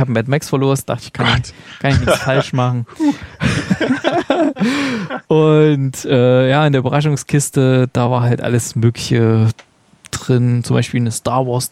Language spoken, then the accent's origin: German; Thuringia, Germany; Also ich als Thüringer kann das nicht gutheißen, diese Elektrogrills.